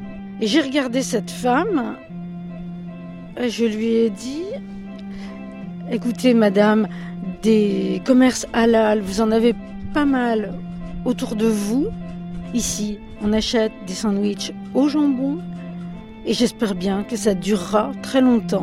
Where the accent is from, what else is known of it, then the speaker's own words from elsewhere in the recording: Brittany, France; Je viens de Bretagne, du Nord Finistère, donc une région extrêmement agricole.